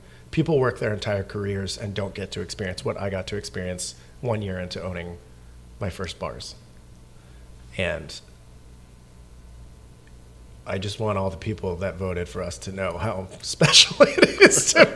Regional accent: Canada; now in United States; I'm an immigrant from Canada

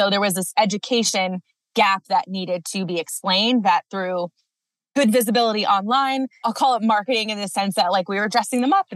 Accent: Cleveland, Ohio, United States; moved away as an adult; now in Colorado, United States; I grew up in Cleveland. So as a Midwesterner, I loved working in the garden and being outside and growing up on the lake.

